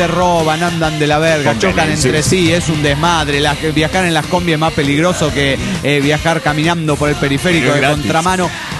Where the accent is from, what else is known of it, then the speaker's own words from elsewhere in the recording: Dallas, Texas, United States; de Dallas, Texas.